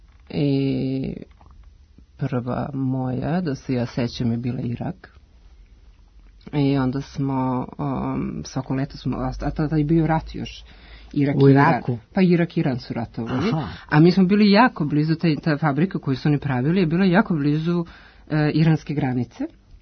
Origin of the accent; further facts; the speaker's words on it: Umka, Belgrade, Serbia; also born or lived in Lünen, Germany; ja sam rođena u Linenu, to je nekih 10 km od Dortmunda, i onda smo došli da živimo na Umku, ili u Umku, u stvari u Umku, ili kako mi to zovemo, na Umku.